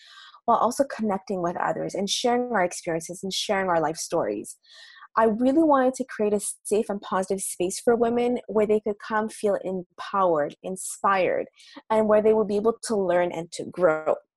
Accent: Montreal, Quebec, Canada; I'm from Montreal.

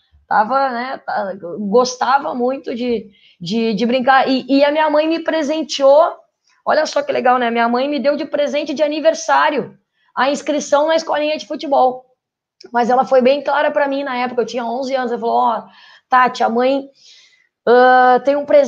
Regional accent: Porto Alegre, Rio Grande do Sul, Brazil; Eu sou gaúcha, sou de Porto Alegre

